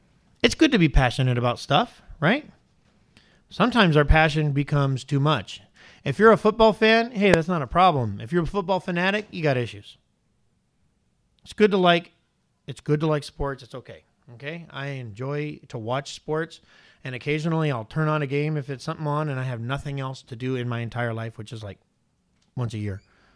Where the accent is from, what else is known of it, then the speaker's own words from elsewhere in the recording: United States; No, let them think I'm Canadian or something. Don't let them think and I'm from the States.